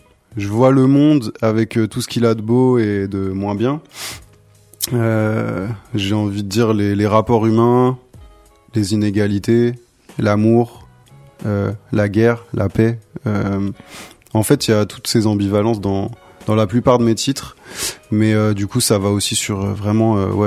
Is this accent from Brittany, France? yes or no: no; Cergy, Île-de-France, France; also born or lived in Saint-Denis; J'ai grandi à Cergy et Saint-Denis aussi.